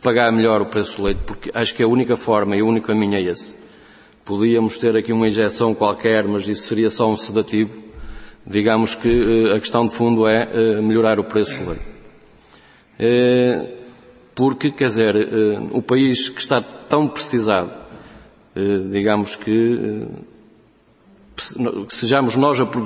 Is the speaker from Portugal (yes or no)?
yes; Vila do Conde, Porto, Portugal; Eu sou de Vila do Conde e, portanto, um bocado de testemunho daquilo que se está a passar em Vila do Conde